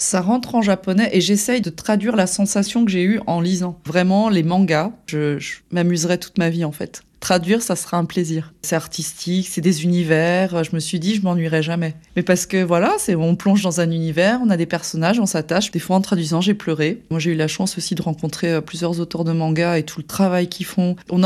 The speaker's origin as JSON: {"language": "French", "country": "France", "tie": "born there", "said": "Mes deux parents sont japonais, mais je suis née en France."}